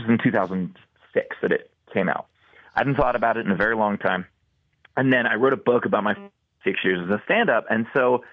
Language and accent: English; New York, United States; now in Charlotte, United States; So I'm based out of Charlotte, North Carolina now, but okay. I grew up in New York